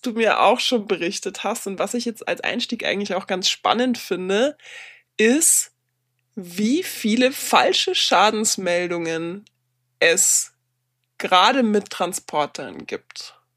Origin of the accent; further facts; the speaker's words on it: Coburg, Bavaria, Germany; ich habe meine eigene Straßenlaterne in Coburg, wo ich herkomme ursprünglich.